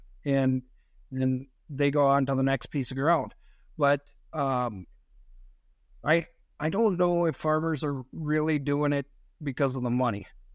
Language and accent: English; Devils Lake, North Dakota, United States; We grew up in Devil's Lake, the two of us, and we hunted just like you guys, and friends with farmers, friends with hunters.